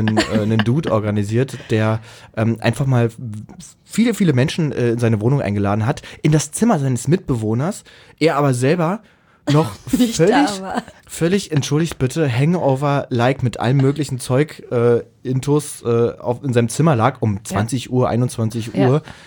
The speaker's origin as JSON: {"language": "German", "region": "Berlin", "country": "Germany", "said": "Ich bin Berliner"}